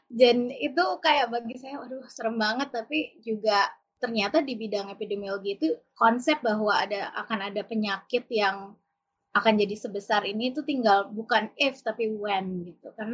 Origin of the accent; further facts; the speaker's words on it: Bogor, West Java, Indonesia; Oke, saya kecilnya dulu di Bogor, jadi sekitar 12 kilo dari Bogor. Jadi desa sih